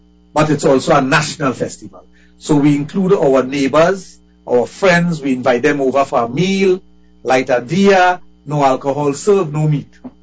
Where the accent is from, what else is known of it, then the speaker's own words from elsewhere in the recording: Trinidad & Tobago; And I always tell people I'm a Trinidadian first and foremost, and everything else come after.